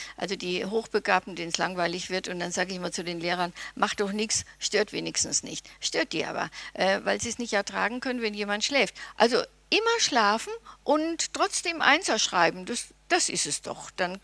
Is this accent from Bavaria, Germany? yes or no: yes; Bavaria, Germany; ich komme aus Bayern und esse immer so viel Schweinespick